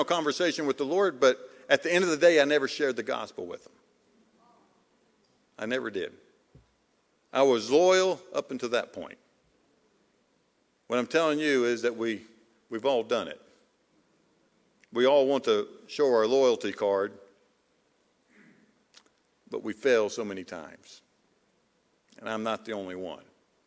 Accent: Boone, North Carolina, United States; I grew up in Boone, North Carolina. I was child labor for my father. Still am. And we grew up in Boone

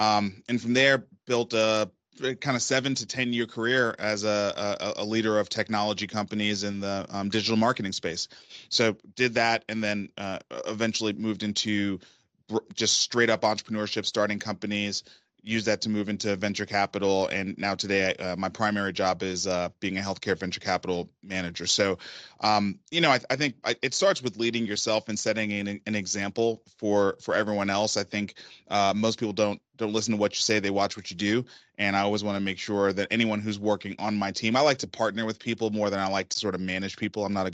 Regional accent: Brooklyn, New York, United States; It was my first sport growing up in Brooklyn, New York.

